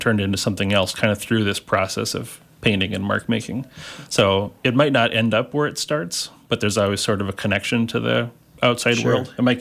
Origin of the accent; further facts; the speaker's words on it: Stillwater, Minnesota, United States; I grew up in Stillwater and then went to Northfield for college and then back to the Twin Cities.